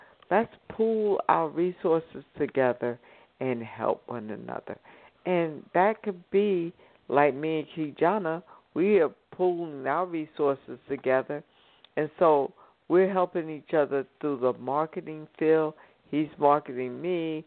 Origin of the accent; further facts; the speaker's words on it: New Jersey, United States; I'm originally from New Jersey. So shout out to all my New Jersey folks.